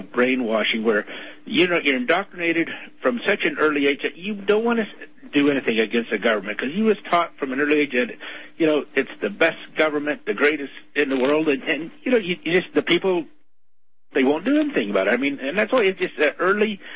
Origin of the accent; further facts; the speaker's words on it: Canada; also born or lived in United States; I was born in the States, but when I was very young, we come to Canada.